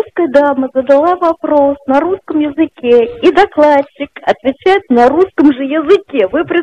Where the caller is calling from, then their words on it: Shchyolkovo, Moscow Oblast, Russia; я научный работник из Щелково, старенькая, езжу.